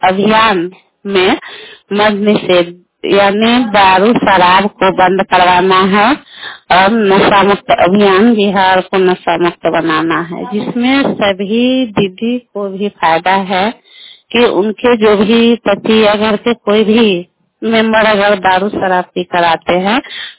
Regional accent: Bihar, India; और मैं सिरसा बिरन पंचायत की रहने वाली हूँ।

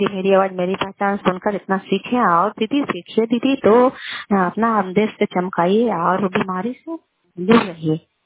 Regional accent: Kalyanpur, Bihar, India

